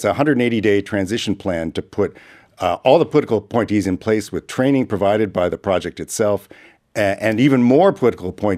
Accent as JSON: {"language": "English", "country": "Canada", "said": "I'm from Canada."}